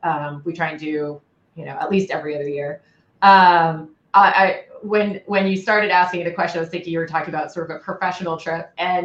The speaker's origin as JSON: {"language": "English", "country": "Germany", "tie": "born or raised there", "said": "I grew up in Germany. My dad was stationed there. He was in the US Army. And I still have family there. I speak fluent German. My kids speak German."}